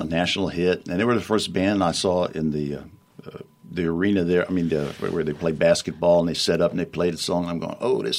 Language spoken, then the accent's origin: English; Lake Charles, Louisiana, United States; also born or lived in Abbeville; I'm from Lake Charles, where I grew up and went to school and everything, although I was born in Abbeville here.